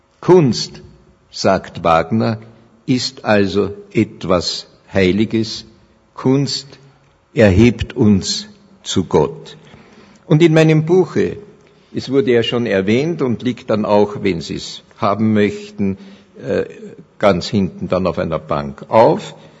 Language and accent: German; Vienna, Austria; Als Wiener freue ich mich, dass das auch vor dem Wiener Konzerthaus steht, dieser Satz.